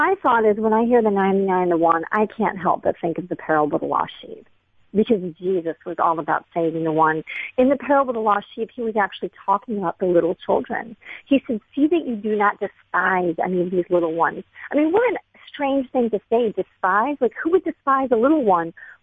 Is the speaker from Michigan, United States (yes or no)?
yes; Michigan, United States; First of all, I'm from Michigan, where we've never had a rape exception in a single law ever